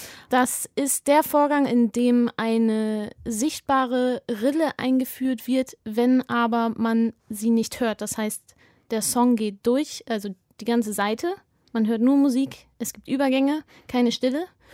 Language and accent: German; Bielefeld, North Rhine-Westphalia, Germany; now in Berlin, Germany; Und also mich hat es jetzt nicht wirklich zurück nach Bielefeld gezogen, wo ich aufgewachsen bin.